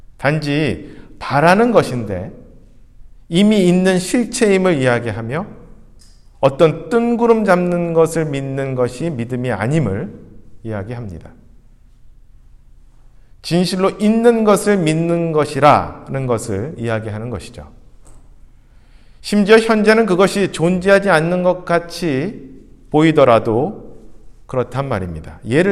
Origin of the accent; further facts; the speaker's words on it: Seoul, South Korea; moved away as an adult; also born or lived in Syracuse, United States / California, United States / New Jersey, United States; now in Vancouver, Canada; 저는 여러 곳에서 살았었습니다. 한국에서 물론 자랐고 서울에서 태어나서 자랐습니다. 미국 동북부 시라큐스라는 곳에서 공부하느라 2년을 거기서 살았습니다.